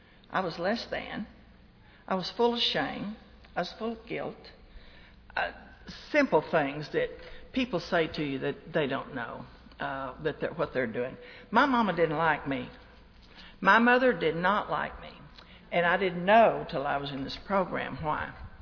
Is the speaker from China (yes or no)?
no; Lubbock, Texas, United States; I am from Lubbock, Texas, and Lubbock, Texas is just as flat as a flitter.